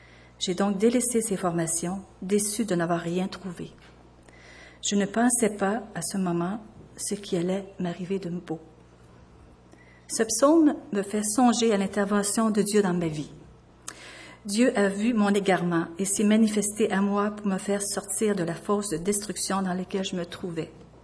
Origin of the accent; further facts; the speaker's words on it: Loretteville, Quebec, Canada; born there; Je suis née à Québec, plus précisément à Loretteville.